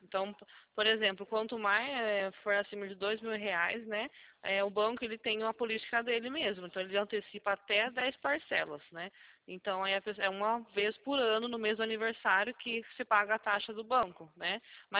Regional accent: São Paulo, Brazil; Nós somos aqui da região de São Paulo mesmo

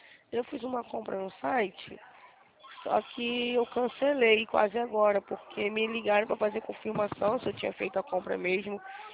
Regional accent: Rio de Janeiro, Brazil; Sim, sou do Rio.

